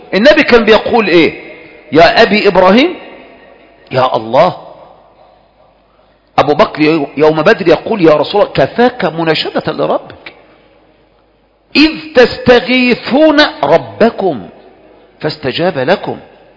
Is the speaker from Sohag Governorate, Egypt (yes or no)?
no; Kafr El Sheikh Governorate, Egypt; يعني انا من كفر الشيخ اروح اتصدق على القناوي هناك؟